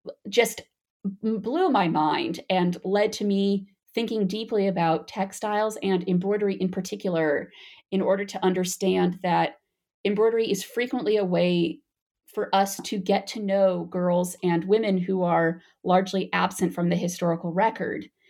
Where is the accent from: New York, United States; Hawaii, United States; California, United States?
California, United States; Los Angeles; So I grew up in Los Angeles loving period dramas.